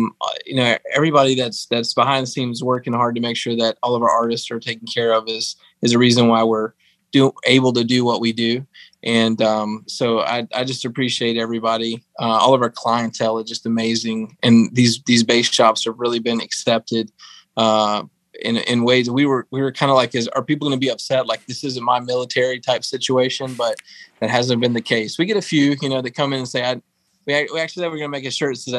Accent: Fort Bragg, North Carolina, United States; as growing up in Fort Bragg and being grandsons and daughters of you know, Army brats, and military is our life. We grew up here.

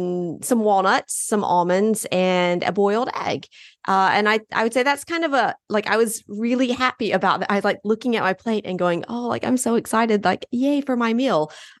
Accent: Mississippi, United States; now in Grenoble, France; So I'm originally born and raised in Mississippi, ate a lot of fried foods, McDonald's, things like that when I was growing up. But then 19 years ago, I moved to Grenoble in France.

